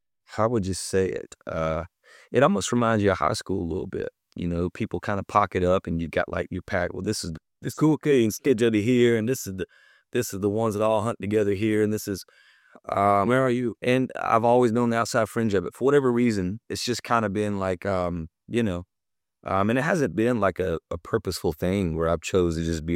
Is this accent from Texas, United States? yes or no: no; Georgia, United States; You know, I grew up in South Georgia, and that's what people, I guess, consider country, you know?